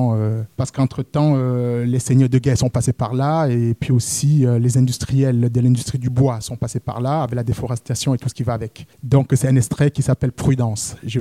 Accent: Douala, Littoral, Cameroon; Et je viens des rues de Douala, donc la scène, j'y suis depuis tout petit.

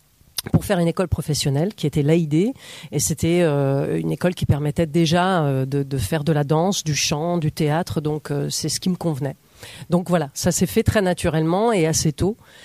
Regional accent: Saumur, Pays de la Loire, France; puisque je suis de Saumur

